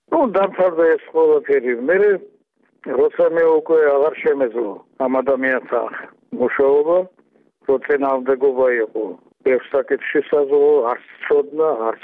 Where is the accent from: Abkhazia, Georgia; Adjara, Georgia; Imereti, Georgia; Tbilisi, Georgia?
Tbilisi, Georgia; born there; მაგრამ მე ხომ თბილისში დავიბადე, კაცო.